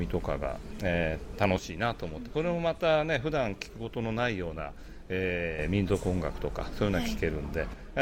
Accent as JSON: {"language": "Japanese", "town": "Takasaki", "region": "Gunma", "country": "Japan", "said": "群馬県高崎から参りました"}